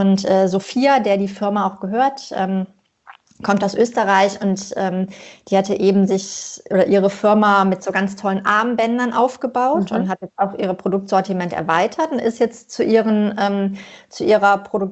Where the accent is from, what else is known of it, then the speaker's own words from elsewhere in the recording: Germany; als wir Deutschen